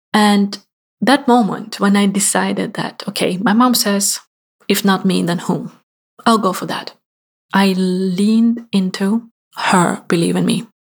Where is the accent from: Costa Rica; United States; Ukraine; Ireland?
Ukraine; one of the top three universities in my home country, in Ukraine.